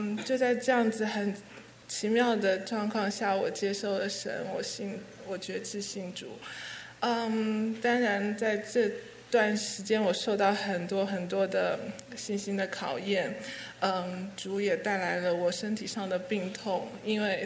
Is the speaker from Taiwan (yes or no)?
yes; Taiwan; now in United States; 去年九月从台湾来，在 UC 念艺术管理